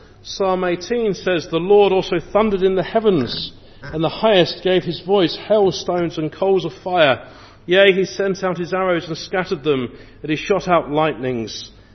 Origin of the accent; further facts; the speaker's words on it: England, United Kingdom; as an Englishman